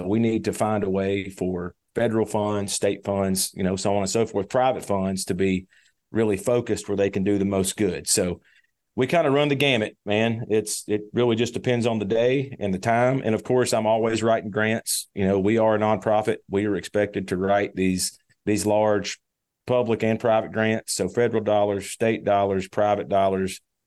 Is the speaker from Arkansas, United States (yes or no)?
yes; Arkansas, United States; So, you know, I grew up in South Arkansas, a lot of pretty iconic places, the White River National Refuge, the Cache River, Big Woods, Mississippi River, Arkansas River.